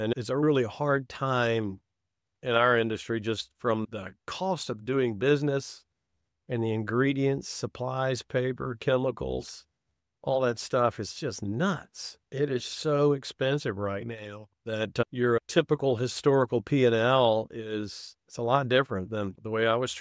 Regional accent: Mississippi, United States; Growing up in the Mississippi Delta, I got to see all these just incredibly, Mississippi, Memphis, or Tennessee, Arkansas, Alabama, Georgia, Louisiana, good Lord, all that was just like right in my backyard.

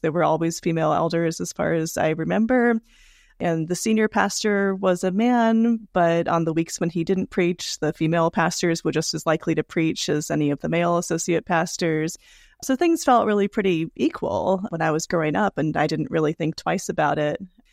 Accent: Seattle, Washington, United States; So I grew up in the Seattle area in a church community

